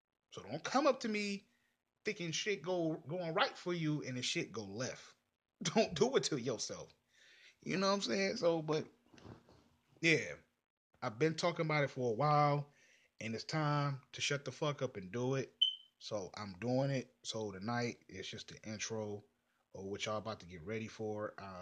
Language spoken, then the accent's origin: English; Cleveland, Ohio, United States; I'm 30 years old, born and raised in Cleveland, Ohio